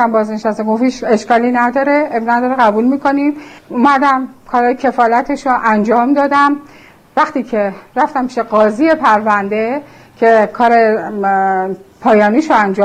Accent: Iran; منم یه ایرانیم، بچه منم یه ایرانیه. ما که غریبه نیستیم، ما مال همین سرزمینیم، مال هم مردم همین جاییم.

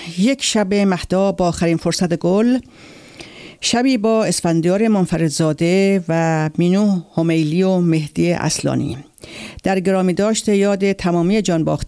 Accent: Iran; moved away; تعیین کننده امکان من برای سفر به ایران است. به سرزمینی که در آن بزرگ شدم، خانه کودکیم آنجاست، مکان زیست و تلاش و قتل پدر و مادرم است

